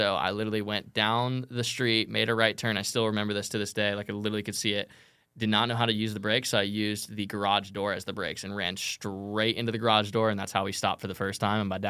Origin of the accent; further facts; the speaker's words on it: Groveland, Florida, United States; also born or lived in Coral Springs; So I am from Florida originally, a little town called Groveland. I was born in – Coral Springs, Florida, near like Fort Lauderdale area, but I was raised in this one light town